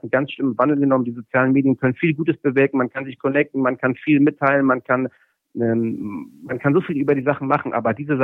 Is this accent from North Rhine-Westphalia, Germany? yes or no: no; Hamburg, Germany; Ich bin in Hamburg-Mansberg aufgewachsen, in einer Plattenbausiedlung. Mein Vater ist Spätaussiedler aus Polen.